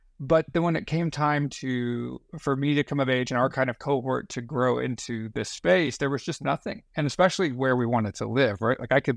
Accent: New Braunfels, Texas, United States; also born or lived in Houston; now in Austin, United States; I'm based in Austin now, but I was born in Houston and lived there through elementary school, and then moved to New Braunfels, just north of San Antonio.

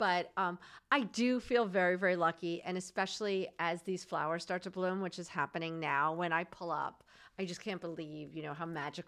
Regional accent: Hamptons, New York, United States; that's what I remember from my childhood growing up in the Hamptons.

